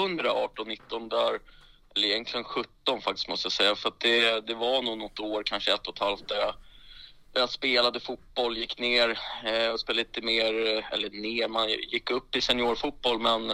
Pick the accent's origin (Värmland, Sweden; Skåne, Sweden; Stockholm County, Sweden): Stockholm County, Sweden; Rotebro; träna mina systrar hemma i Rotebro